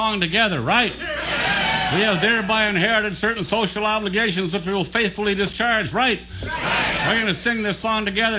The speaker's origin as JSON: {"language": "English", "town": "Nevada City", "region": "California", "country": "United States", "said": "I come from Nevada City, the new age chronosynclastic infundibulum of the Western goddamn world."}